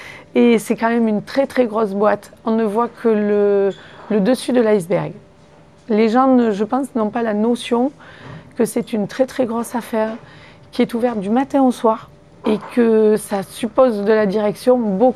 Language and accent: French; Vaison-la-Romaine, Provence-Alpes-Côte d'Azur, France; moi je suis issue de Vaison-la-Romaine. Et un petit village qui a été connu il y a très très longtemps à cause des inondations.